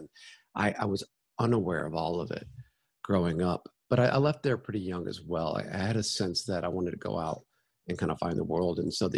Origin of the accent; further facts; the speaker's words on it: Texas, United States; That's right. I grew up in North Texas.